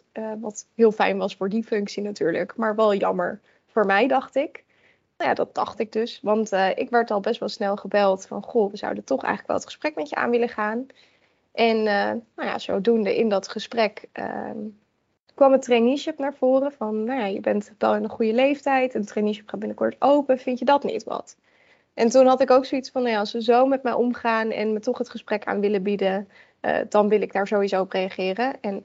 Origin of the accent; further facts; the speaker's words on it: Amsterdam, North Holland, Netherlands; now in Den Helder, Netherlands; ik ben 25 jaar en ik kom nu eigenlijk uit Den Helder, maar oorspronkelijk uit Amsterdam.